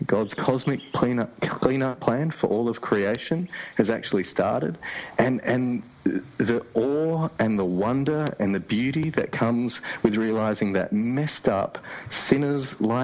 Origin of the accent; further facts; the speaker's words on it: Australia; I'm shocked as an Aussie who often looks to the US